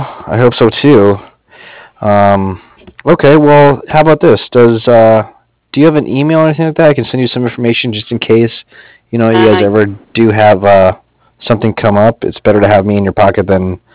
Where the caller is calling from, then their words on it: Cardiff, California, United States; And I'm calling from Cardiff. It's Cardiff, like Frank.